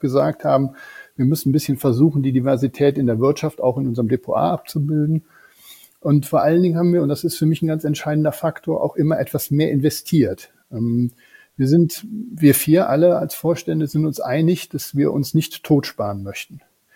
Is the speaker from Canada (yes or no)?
no; Rhineland, Germany; born there; Rheinländer im tiefsten Herzen, gehen wir mal jetzt ehrlich zu.